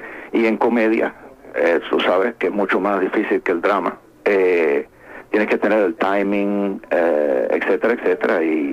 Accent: Cuba; moved away as an adult; now in United States; Cuando yo me fui de Cuba en el 56

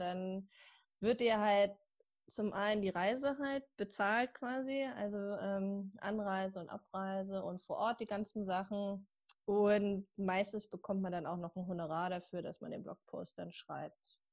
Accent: Hamburg, Germany; Ich komme aus Hamburg.

